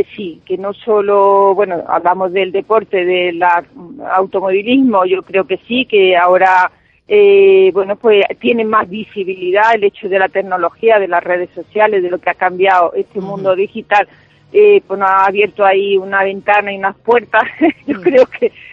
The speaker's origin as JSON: {"language": "Spanish", "town": "Córdoba", "region": "Andalusia", "country": "Spain", "said": "a mí correr en mi tierra, en Córdoba, que para mí es, pues eso, siempre quiero volver."}